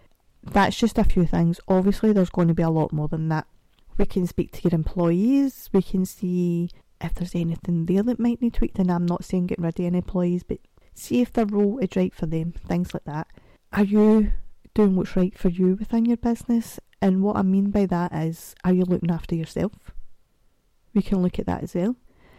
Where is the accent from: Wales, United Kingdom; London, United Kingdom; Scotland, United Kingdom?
Scotland, United Kingdom; So, that's because I think as Scottish people, we like to talk fast. I don't think there's an option. I think it's just in our DNA.